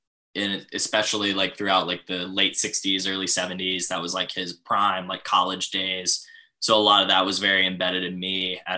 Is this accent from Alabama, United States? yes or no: yes; Huntsville, Alabama, United States; Huntsville, Alabama.